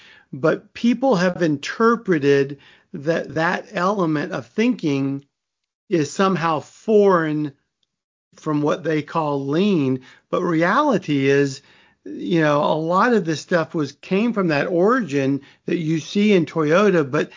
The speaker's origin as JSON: {"language": "English", "region": "the South", "country": "United States", "said": "I was in Japan and, you know, we're from the South, of course."}